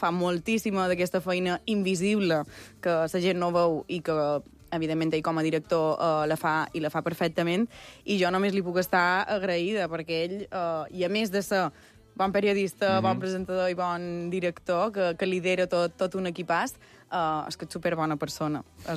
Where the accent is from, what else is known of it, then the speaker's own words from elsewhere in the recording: Sencelles, Balearic Islands, Spain; now in Palma, Spain; Jo vaig néixer a Sencelles, he viscut pràcticament tota la meva vida a Sencelles, visc a Palma des de fa un poc més de 4 anys, per comoditat i perquè també m'agrada la vida a ciutat.